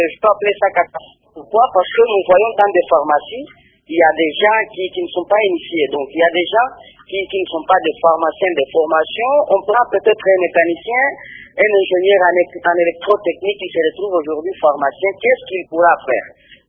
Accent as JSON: {"language": "French", "region": "Katanga", "country": "DR Congo", "said": "ici chez nous au Katanga, je prends l'exemple de la ville d'Ikasi où moi je suis en train de vivre."}